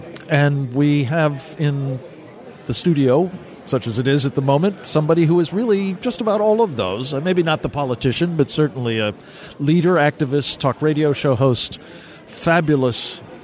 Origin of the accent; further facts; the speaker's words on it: Pittsburgh, Pennsylvania, United States; my hometown.